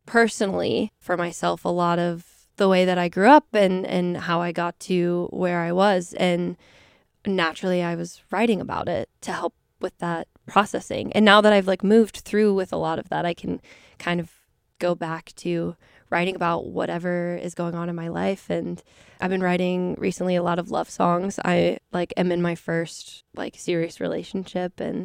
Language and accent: English; Orlando, Florida, United States; also born or lived in Kissimmee, Florida; That is where I was born. And then I grew up in Orlando, which is maybe a 30-minute drive.